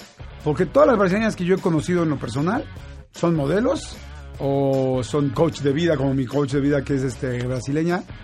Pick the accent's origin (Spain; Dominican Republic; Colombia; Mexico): Mexico; conforme a cómo somos los mexicanos